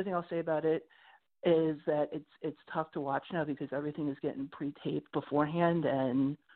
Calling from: Westbury, New York, United States; from Westbury. From Stony Brook.

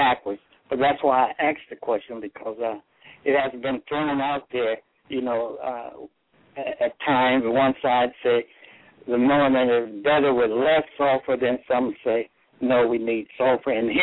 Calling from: California, United States; I'm calling from California.

